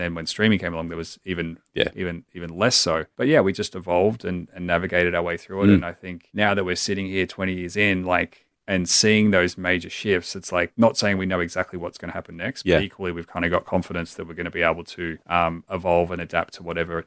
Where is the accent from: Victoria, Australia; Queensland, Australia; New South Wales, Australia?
Victoria, Australia; Eaglemont; also born or lived in Heidelberg; growing up in Eaglemont and Heidelberg, we joined the local Freezer group in McLeod.